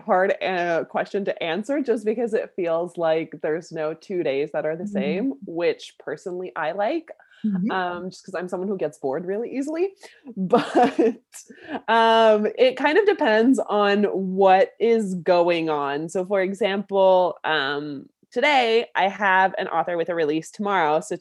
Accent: Ottawa, Ontario, Canada; I'm Canadian. I'm from, Ottawa, Canada's capital, the land of snow, which surprisingly we haven't really had too much of yet this year, thankfully.

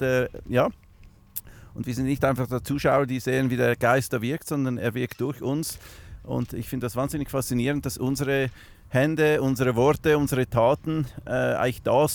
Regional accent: Zurich, Switzerland; aber ich bin auch in Seebach aufgewachsen

